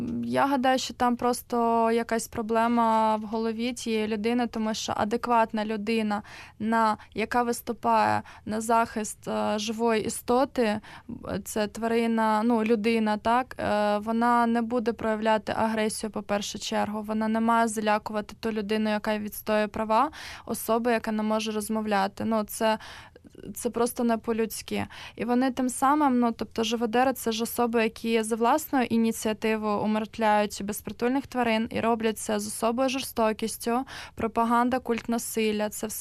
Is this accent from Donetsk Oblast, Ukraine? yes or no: no; Lviv, Lviv Oblast, Ukraine; тому що я сама зі Львова